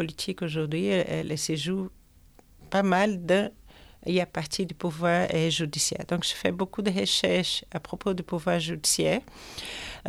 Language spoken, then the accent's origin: French; Brazil; je suis brésilienne, anthropologue